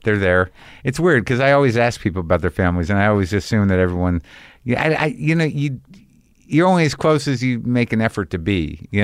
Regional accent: New Mexico, United States; New Mexico. But I mean, they're from Jersey. I'm genetically Jersey.

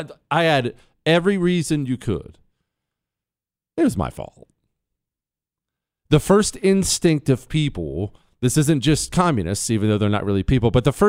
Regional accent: United States; Why? Because I'm an American. That's why.

